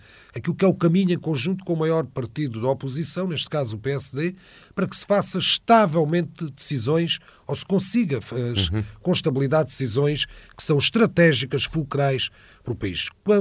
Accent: Portugal; isso não me retira também aquilo que é uma visão como português, como agente político

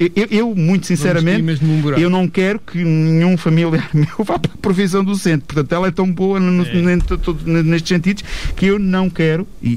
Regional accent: Portugal; nós, enquanto portugueses, enquanto sociedade

